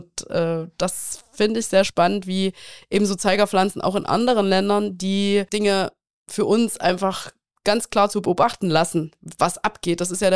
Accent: Holzthaleben, Thuringia, Germany; also born or lived in Eisenach; In Eisenach geboren, weitergerollt nach Mühlhausen, bei Holztal

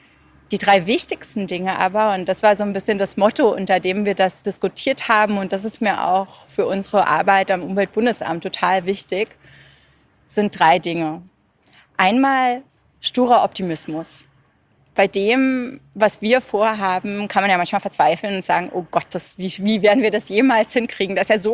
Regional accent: Berlin, Germany; now in Vienna, Austria; Als ich nach Wien gekommen bin, man hört es, ich komme ursprünglich aus Berlin

